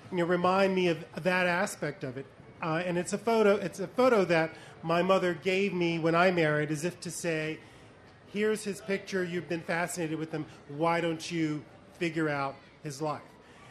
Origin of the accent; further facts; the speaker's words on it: Mississippi, United States; So I grew up in Mississippi, and in Mississippi in the 1950s and 60s, there was something called the Mississippi State Sovereignty Commission.